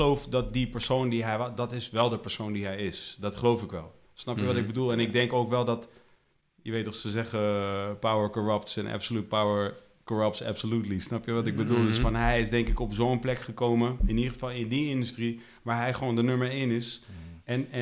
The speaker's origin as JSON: {"language": "Dutch", "country": "Netherlands", "said": "die waarderen het ook dat ik vertel dat ik uit Nederland kom."}